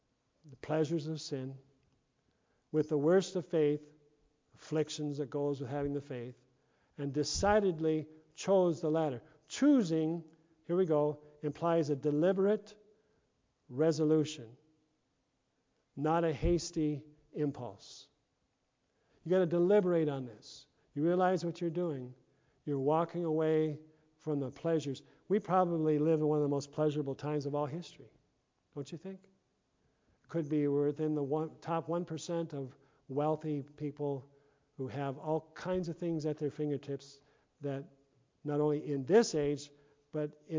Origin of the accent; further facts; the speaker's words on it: Tyndall, South Dakota, United States; You know, he used to play in this area. I grew up in Tyndall. There's Groveland Park Ballroom.